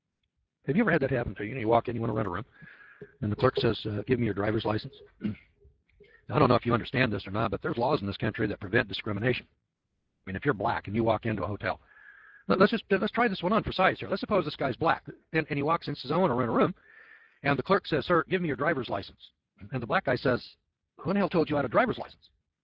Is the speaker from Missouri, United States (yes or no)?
yes; Isabella, Missouri, United States; you know, I'm from Isabella, Missouri.